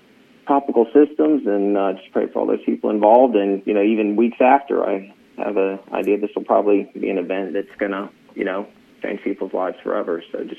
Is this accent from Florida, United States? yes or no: yes; Tampa, Florida, United States; I'm from Tampa. Spent a good 25 years of my life down there.